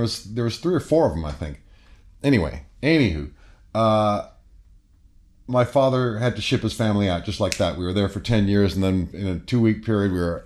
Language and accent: English; Alexandria, Virginia, United States; born there; my daddy was away on business, and I was born in Virginia, Alexandria, Virginia, which is a suburb of the CIA.